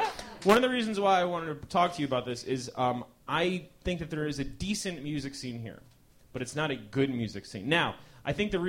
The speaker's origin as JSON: {"language": "English", "town": "Chicago", "region": "Illinois", "country": "United States", "said": "Oh, really? I'm from Chicago! What are you talking about? My voice went up."}